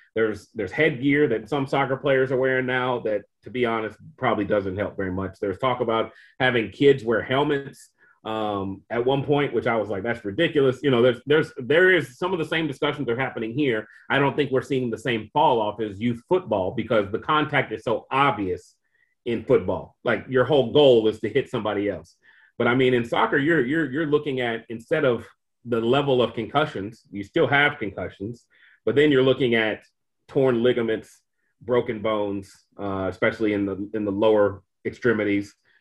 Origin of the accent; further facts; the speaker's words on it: Kentucky, United States; From like when I was growing up in Kentucky, we had to go to Cincinnati or Louisville